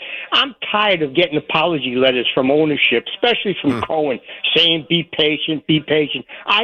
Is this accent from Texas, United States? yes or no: no; Bronx, New York, United States; I'm from the Bronx originally, and the best compliment I can give you two guys, you're both stand-up guys.